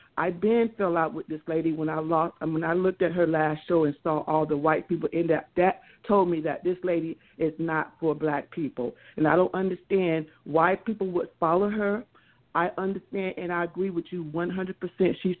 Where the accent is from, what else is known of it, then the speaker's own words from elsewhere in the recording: Lakeland, Florida, United States; And I'm from Lakeland, Florida